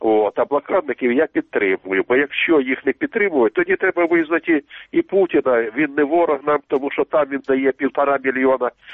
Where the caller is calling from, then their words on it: Uzhhorod, Zakarpattia Oblast, Ukraine; місто Ужгород.